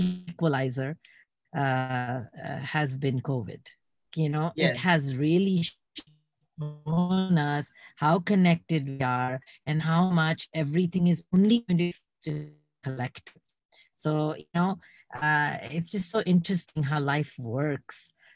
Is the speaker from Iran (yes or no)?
yes; Iran; also born or lived in England; I'm Indian of origin, but born in England and brought up in Iran. I moved a lot like you, but countries, not cities and apartments.